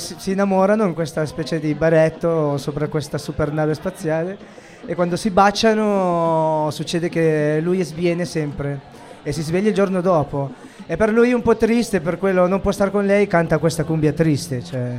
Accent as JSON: {"language": "Italian", "town": "Tingo Maria", "region": "Huánuco", "country": "Peru", "second_language": "Italian", "moved": "yes", "said": "l'Amazzonia del mio paese. Io vengo da Tingo Maria, che è proprio l'inizio dell'Amazzonia"}